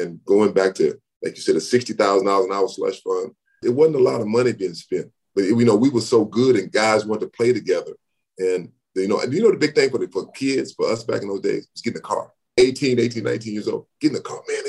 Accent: Texas, United States; Well, you know, growing up in Texas, you know, I've seen it my whole life, you know, even in Dallas, sometimes you see it.

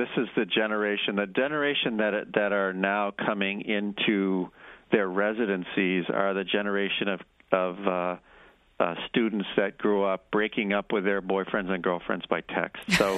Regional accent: Barre, Vermont, United States; I grew up in Barrie, Vermont, nice little town, and there were two hardware stores, True Value and Aubuchon's.

